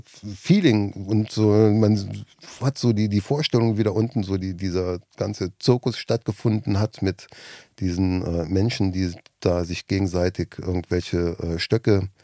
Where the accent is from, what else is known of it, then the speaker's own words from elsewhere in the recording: Rhineland-Palatinate, Germany; Und da, wo du warst, in Nittel, weil ich komme ja da, wie aus der Ecke